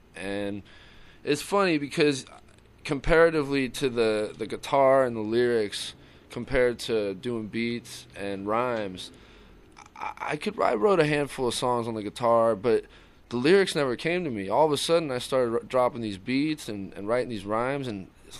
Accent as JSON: {"language": "English", "town": "Torrance", "region": "California", "country": "United States", "tie": "born or raised there", "also_born_or_lived": "Los Angeles", "said": "I was born in the South Bay of Los Angeles. Born in Torrance, California. Grew up all around the South Bay. Hermosa Beach, Manhattan Beach, Redondo Beach. And been an L.A. kid my whole life."}